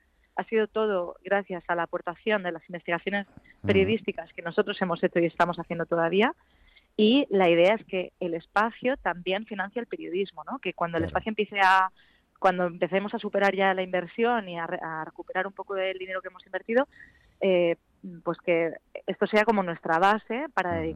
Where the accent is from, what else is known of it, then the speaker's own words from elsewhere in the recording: Spain; yo soy española